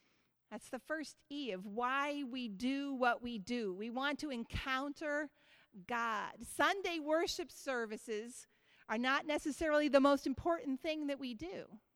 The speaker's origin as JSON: {"language": "English", "region": "New England", "country": "United States", "tie": "born or raised there", "said": "And you know what? I grew up in New England. It makes no sense."}